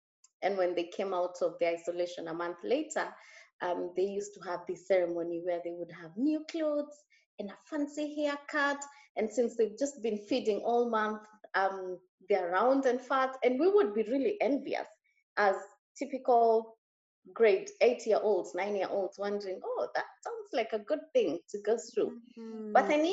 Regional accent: Kenya; I remember growing up in Kenya. I was born and raised in Kenya, and growing up in a little village in eastern Kenya, very rural.

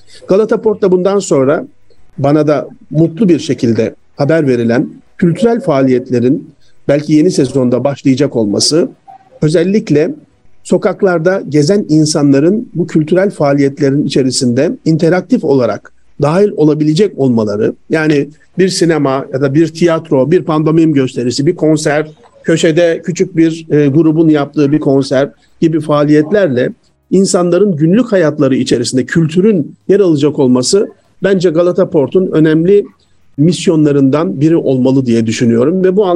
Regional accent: Çanakkale, Turkey; Bir Çanakkale'li olarak Sayın Bakanımız tarafından davet edildim.

